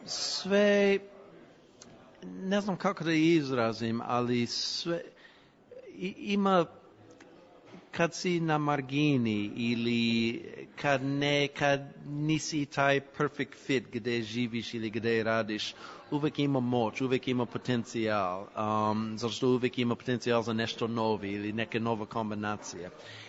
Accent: Los Angeles, California, United States; Serbian is a second language; now in Serbia; sam živo u Srbiji 13 godina. Mislim, to je skoro više, mislim, ja sam iz Kalifornije, iz Los Angeles, i to je skoro više, bit će uskoro više nego sam živo u Kaliforniji u život.

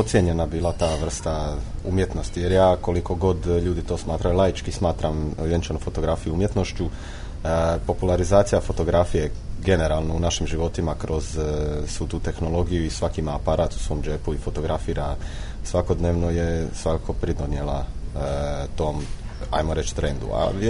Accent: Split, Split-Dalmatia County, Croatia; born there; rođen sam u Splitu.

